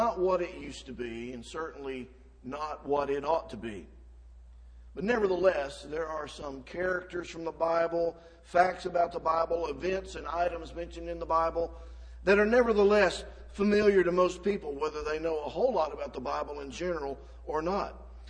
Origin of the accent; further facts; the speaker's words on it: Alabama, United States; In the state where I grew up in Alabama years ago, there was a great controversy.